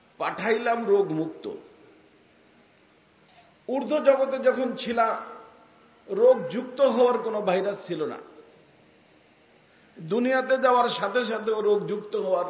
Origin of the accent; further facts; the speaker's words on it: Faridpur, Dhaka Division, Bangladesh; আমরা ফরিদপুরের মানুষ তো আমরা মনে করতে গরু দিয়ে পার হয়ে যাবো।